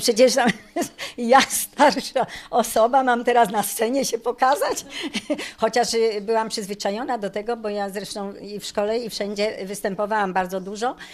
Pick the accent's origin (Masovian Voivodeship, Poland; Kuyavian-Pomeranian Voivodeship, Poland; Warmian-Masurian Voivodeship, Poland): Kuyavian-Pomeranian Voivodeship, Poland; Kruszwica; Jestem typową kruszwiczanką, bo się urodziłam tutaj w tym mieście.